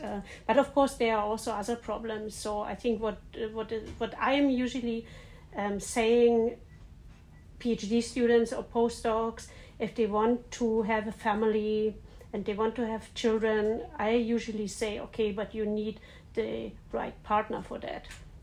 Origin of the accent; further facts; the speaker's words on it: East Germany, Germany; I was born in East Germany, and at this time at school there was really equal opportunities.